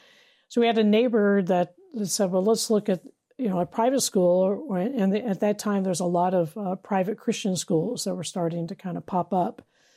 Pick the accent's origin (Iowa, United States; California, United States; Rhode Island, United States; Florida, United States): California, United States; So I was born there in the Bay Area and into, I would say, so we have this West Coast understanding. Okay, so my family, for generations, we lived in the Bay Area.